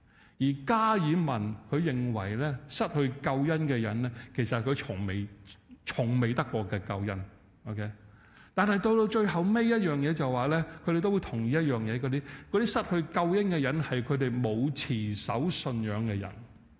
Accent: China; 可能因为我们中国人，我们经常都说我们要息事宁人

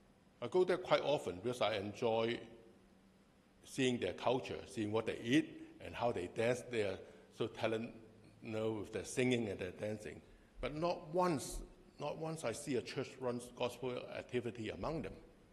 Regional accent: Hong Kong; Because I grew up in the Central District, so whenever I go there, I always walk around the Central District.

